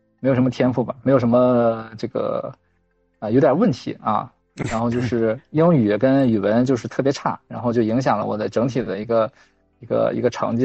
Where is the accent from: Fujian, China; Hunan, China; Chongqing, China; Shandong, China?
Shandong, China; Yantai; 然后我是在一个，烟台市，因为是海边城市嘛，我是在海边的一个县城长大的，